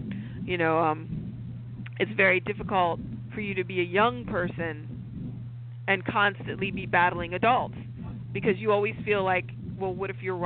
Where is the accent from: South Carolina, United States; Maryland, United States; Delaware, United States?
Delaware, United States; I mean, I'm from Delaware, and the state of Delaware didn't really desegregate the schools until 1978, at which time I was in sixth grade.